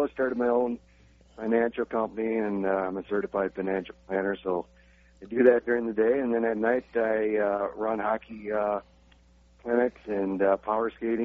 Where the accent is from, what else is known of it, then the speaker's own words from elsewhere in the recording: Michigan, United States; Me and my brothers are back, still in Michigan. We live near Michigan State.